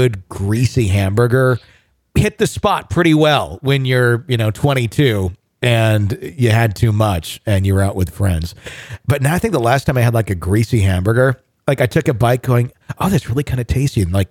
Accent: Wisconsin, United States; this is something I remember seeing quite a bit as a kid growing up in Wisconsin, the land of cheese and meat.

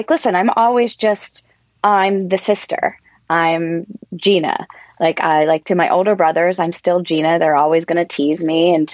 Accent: Altoona, Pennsylvania, United States; this is one of the rare times that I am actually in Altoona, Pennsylvania right now. I drove home.

